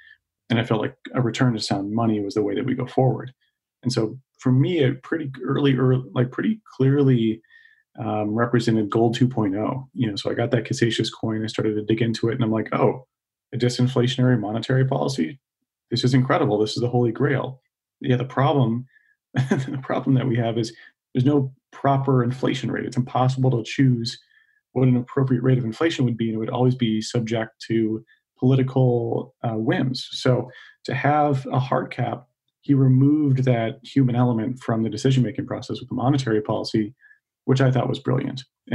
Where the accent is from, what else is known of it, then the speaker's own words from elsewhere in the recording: Plano, Texas, United States; moved away as an adult; now in San Francisco, United States; Yeah, close, up by Plano, so North Dallas. So I grew up in Plano. I moved out to San Francisco in January 2013